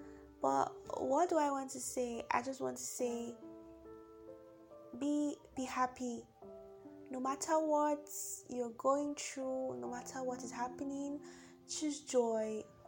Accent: Nigeria; I'm from Nigeria, where things might be going somehow now.

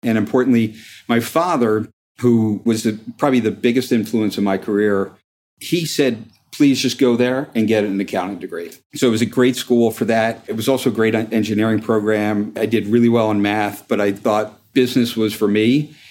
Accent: Haworth, New Jersey, United States; So originally grew up in northern New Jersey, small town called Haworth, just north, 20 miles north of New York City. And it was a great place to grow up.

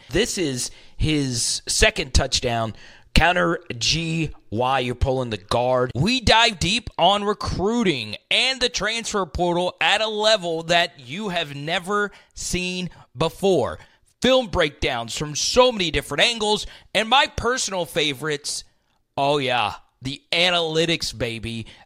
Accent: Baton Rouge, Louisiana, United States; I am from Baton Rouge. I am from South Louisiana.

